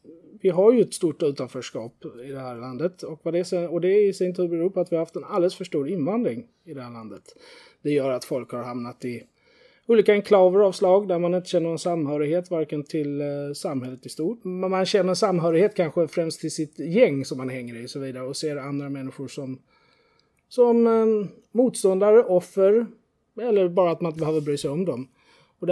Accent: Skåne, Sweden; now in Tyresö, Sweden; Jag är inte född och uppvuxen i Tyresö, utan jag är från Skåne från början, men har flyttat hit sedan ett antal år tillbaka. Jag tror det är 12 år när jag har bott här i Tyresö

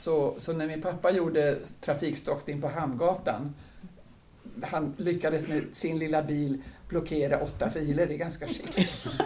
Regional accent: Umeå, Västerbotten County, Sweden; born there; Men vi bodde uppe då i Norrland i närheten av, jag är född i Umeå, och sen så bodde vi uppe i olika ställen som i princip var myrar där det fanns en väg och en järnväg som korsade.

